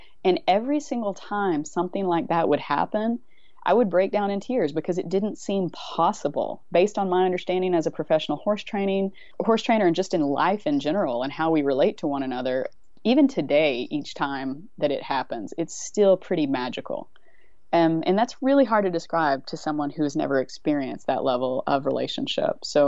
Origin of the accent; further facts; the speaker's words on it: Texas, United States; I was deep in it. I grew up in Texas.